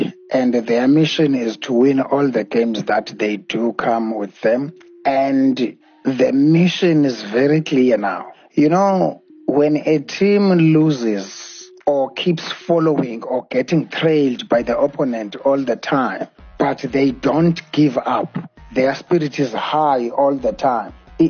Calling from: Cape Town, Western Cape, South Africa; I'm calling from Cape Town.

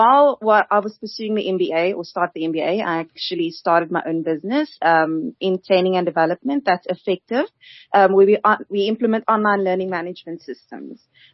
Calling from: Bellville, Western Cape, South Africa; I'm actually Skyping from Bellville.

